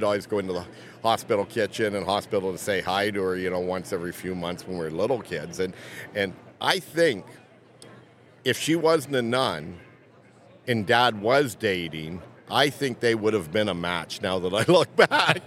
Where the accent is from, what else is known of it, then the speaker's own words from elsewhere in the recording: Blenheim, Ontario, Canada; growing up in Blenheim, little small town, southwestern Ontario